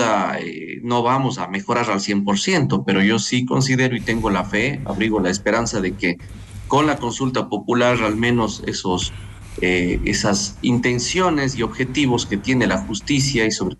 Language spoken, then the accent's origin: Spanish; Ecuador; lo hablo como un ecuatoriano más